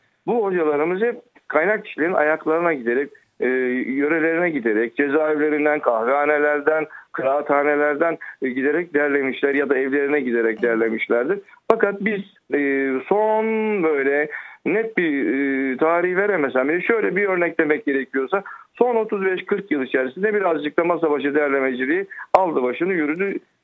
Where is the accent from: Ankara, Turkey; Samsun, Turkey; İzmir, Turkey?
Samsun, Turkey; born there; Samsun doğumlu, aslen Trabzonluyum.